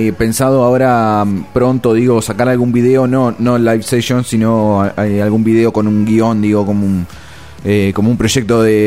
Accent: San Martín, Buenos Aires Province, Argentina; yo cuando era chico vivía en San Martín, y dije, ¿cómo llegó desde la otra punta del conurbano?

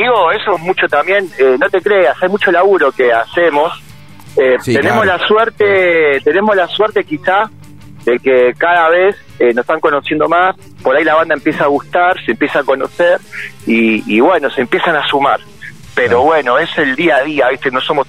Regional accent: Buenos Aires, Argentina; Nosotros somos de Buenos Aires, Capital Federal

